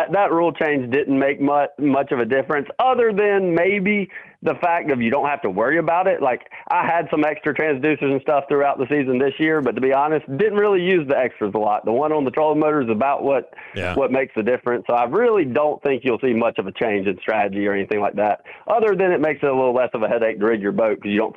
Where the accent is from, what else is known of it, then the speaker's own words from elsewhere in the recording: Greenwood, South Carolina, United States; Yeah, that Greenwood in my hometown, which I'm about 45 minutes from Anderson